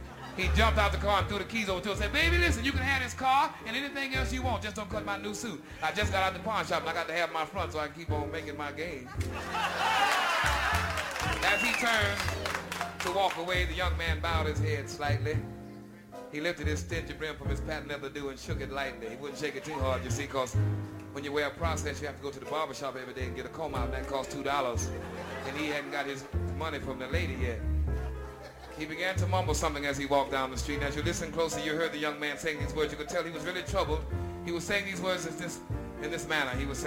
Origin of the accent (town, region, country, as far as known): Chicago, Illinois, United States; born or raised there